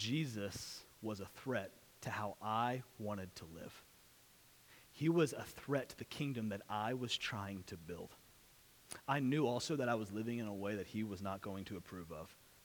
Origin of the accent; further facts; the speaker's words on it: Springfield, Missouri, United States; I grew up in Springfield, Missouri, so it was kind of like the buckle of the Bible Belt.